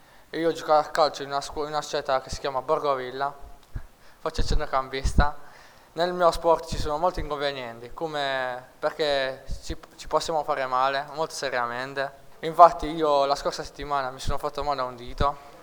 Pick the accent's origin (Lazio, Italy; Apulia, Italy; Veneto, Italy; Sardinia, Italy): Apulia, Italy; Terlizzi; born there; ho 15 anni, sono nato a Terlizzi